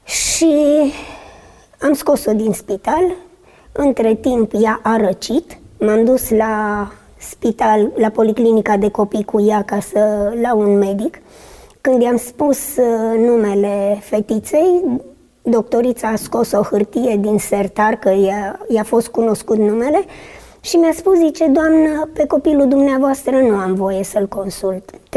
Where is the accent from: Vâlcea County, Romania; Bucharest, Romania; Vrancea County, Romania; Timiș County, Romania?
Timiș County, Romania; Lugoj; eu sunt din Lugoj și cunoscusem un băiat